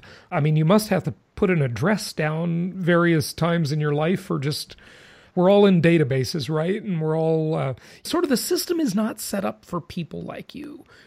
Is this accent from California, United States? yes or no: yes; Los Angeles, California, United States; Okay, so they're in LA. I grew up in Los Angeles.